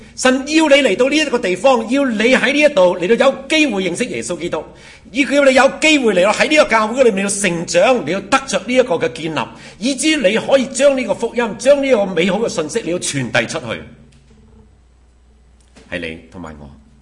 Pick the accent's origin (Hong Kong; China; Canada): Canada; 我系加拿大人。我在加拿大嚟噶